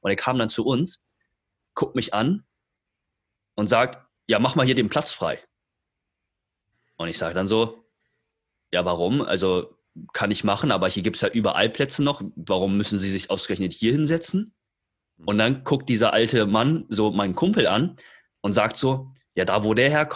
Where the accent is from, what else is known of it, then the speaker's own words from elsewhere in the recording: China; now in Germany; ich komme aus China, falls die Leute das noch nicht wissen